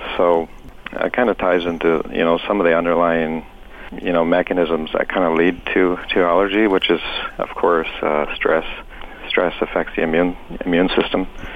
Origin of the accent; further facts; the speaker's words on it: London, Ontario, Canada; it kind of ties into my own story as a young man growing up in London, Ontario.